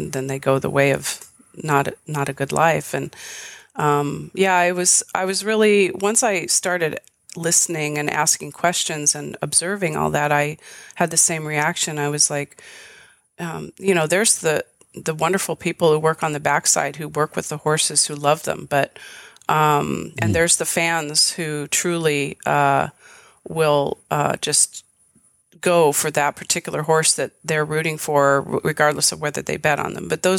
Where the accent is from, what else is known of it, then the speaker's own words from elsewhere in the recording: Long Beach, California, United States; Long Beach, California, Southern California.